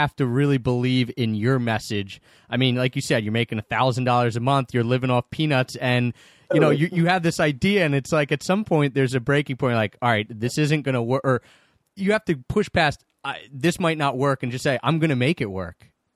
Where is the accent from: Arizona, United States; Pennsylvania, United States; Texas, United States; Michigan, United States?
Pennsylvania, United States; King of Prussia; Suburban Philadelphia, an area called King of Prussia, the biggest, most stores in a single mall in all of America. So that's our claim to fame.